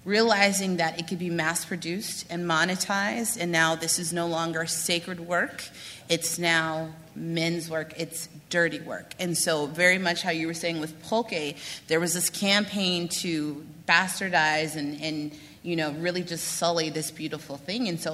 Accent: Las Vegas, Nevada, United States; born and raised in Vegas. And Vegas is the official ninth island of Hawaii because we have such a huge diaspora there.

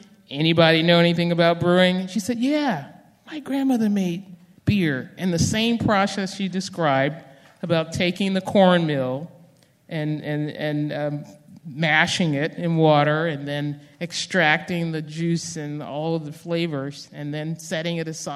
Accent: the South, United States; Growing up in the South, I spent quite a bit of time on my grandparents' farm in Wilmington, a historic town in terms of civil rights and agriculture.

